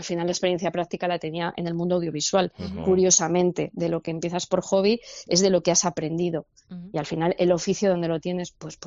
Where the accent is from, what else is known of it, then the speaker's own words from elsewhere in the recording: Aragon, Spain; a mí como aragonés pues me interesan siempre muchísimo más los personajes aragoneses